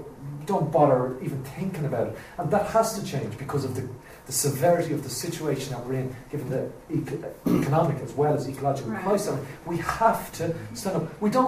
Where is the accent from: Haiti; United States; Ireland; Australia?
Ireland; Personally, as an Irishman, I can't understand why Irish people are still just going